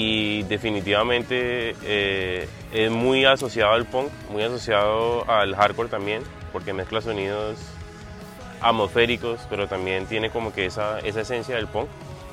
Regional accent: Florida, United States; yo nací en la Florida y he vivido muchísimos años aquí

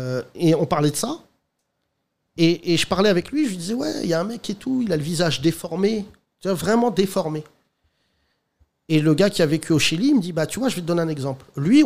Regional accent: Morocco; Tu vois, quand j'étais petit au Maroc

